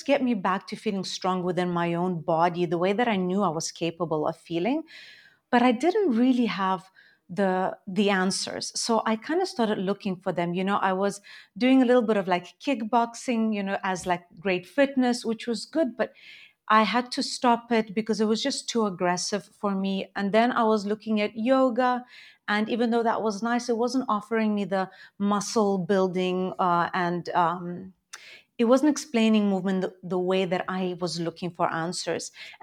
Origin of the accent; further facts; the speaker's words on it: Zimbabwe; also born or lived in Ukraine; now in Switzerland; I live in very close to Geneva in Switzerland. I am Ukrainian born, but I grew up in Zimbabwe. So English is kind of like my native language almost. And I ended up here in Switzerland for work a long time ago.